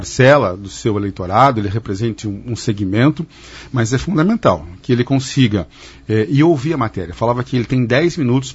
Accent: Curitiba, Paraná, Brazil; now in Maringá, Brazil; Eu sou curitibano. Moro há 10 anos em Maringá.

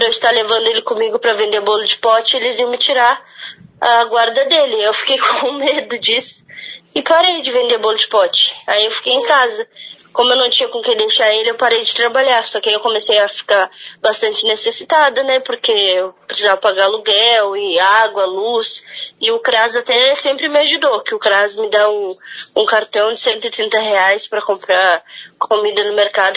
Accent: Rio Grande do Sul, Brazil; moved away as an adult; eu não sou daqui, né? Eu sou do Rio Grande do Sul. Faz 3 anos que eu e meu esposo viemos pra cá.

